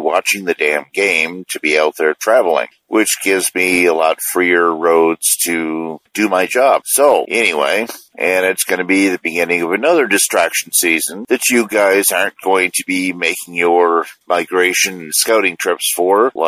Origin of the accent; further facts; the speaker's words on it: Michigan, United States; Didn't have any getting around problems, but hell, I'm from Michigan, so that doesn't faze me a whole lot.